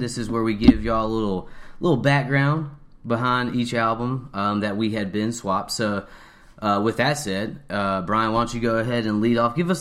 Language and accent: English; the South, United States; Yeah, well, we're from the South, so we wouldn't know that.